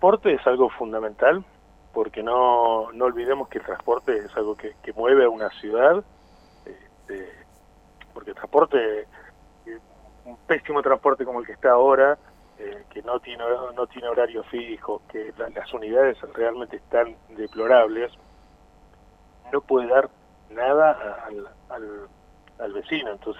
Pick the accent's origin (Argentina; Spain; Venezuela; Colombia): Argentina; Bariloche, Río Negro; also born or lived in Olavarría; nací en Olavarría, en provincia de Buenos Aires, desde los 5 años que vivo en Bariloche. Y me crié acá, una ciudad que realmente amo. Me formé en recursos humanos en Buenos Aires y me vine para acá hace creo que 15 años más o menos